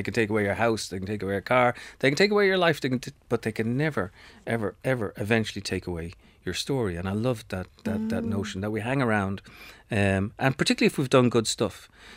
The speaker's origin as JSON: {"language": "English", "country": "Ireland", "lives_now": "New York, United States", "said": "Look, I'm Irish. I live in New York, and then I've written about Israel and Palestine."}